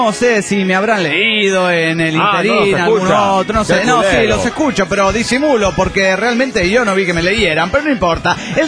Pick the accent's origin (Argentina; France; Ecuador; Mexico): Mexico; La Palma, Michoacán; Pues resulta que en mi pueblo natal, La Palma, Michoacán, México, tenemos una especie de laguna.